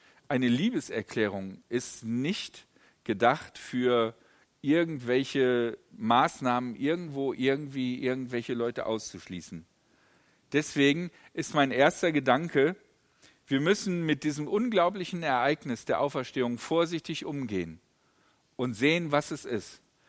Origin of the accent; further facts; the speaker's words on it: Essen, North Rhine-Westphalia, Germany; Aldi ist eine Essener Firma, ich komme ja aus Essen.